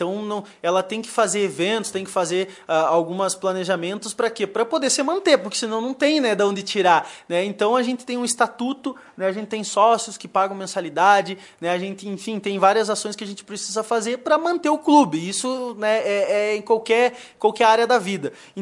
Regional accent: Santiago, Rio Grande do Sul, Brazil; now in Lagoa Vermelha, Brazil; Então, eu não nasci em Lagoa, eu sou de Santiago, do Boqueirão, né? Então, terra da mulher bonita e do homem bem bom.

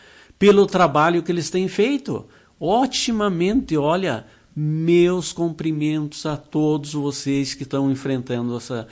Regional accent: Barracão, Rio Grande do Sul, Brazil; born there; eu moro aqui, eu nasci em Barracão, mas pertencia para Lagoa Vermelha.

